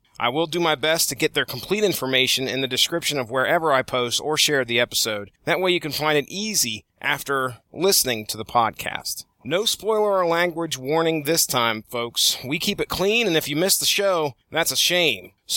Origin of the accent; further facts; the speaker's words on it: Marietta, Ohio, United States; right here in my hometown, Marietta, Ohio.